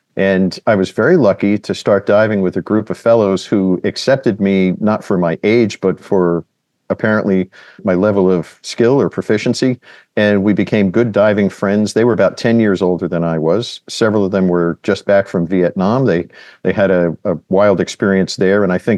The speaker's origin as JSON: {"language": "English", "region": "New Jersey", "country": "United States", "tie": "born or raised there", "said": "So I grew up on the Passaic River in New Jersey, and it was a very polluted river"}